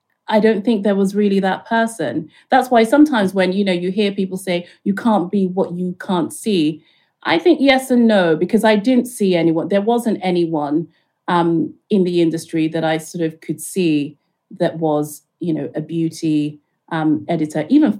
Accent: London, United Kingdom; also born or lived in Lagos, Nigeria; I grew up in London and Lagos in Nigeria.

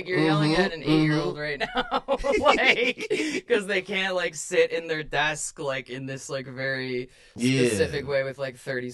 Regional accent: Chicago, Illinois, United States

